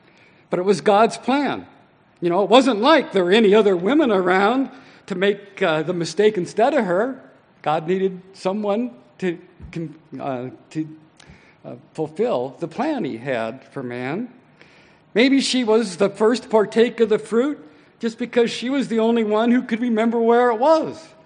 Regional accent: Spokane, Washington, United States; When I was growing up in Spokane and went all the way through high school, I just knew of two families that had 12 kids.

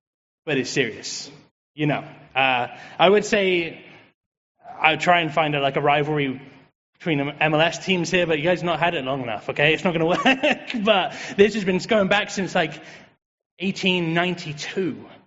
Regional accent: England, United Kingdom; I'm English, by the way. That's why I've got a random accent.

